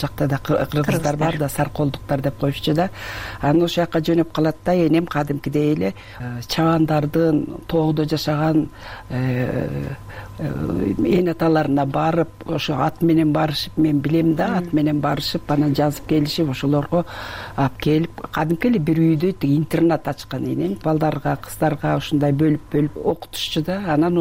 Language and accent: Kyrgyz; Tasma, Issyk-Kul Region, Kyrgyzstan; Мен баягы Түп районуна караштуу Тасма айылында төрөлгөм. Анан ошол жерге келип 3-чү класстан баштап 7 жылдык мектепте ошол жерде окуп калдым.